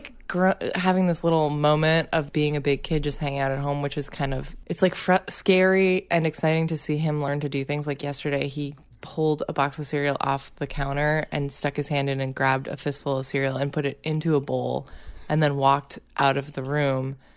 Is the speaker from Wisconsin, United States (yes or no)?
no; Massachusetts, United States; I'm from Massachusetts, so I'm not used to snow.